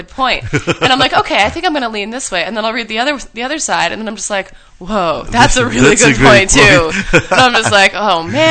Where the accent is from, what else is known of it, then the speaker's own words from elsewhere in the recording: New York, United States; I do. Really? I'm a New Yorker.